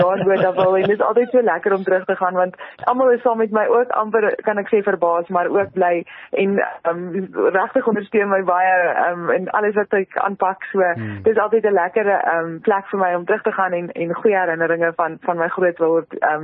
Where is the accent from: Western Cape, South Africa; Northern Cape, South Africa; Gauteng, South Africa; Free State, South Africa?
Free State, South Africa; soos jy sê gebore en groot geword daar in die Vrystaat, dit was definitief nie op my plan vir my toekoms nie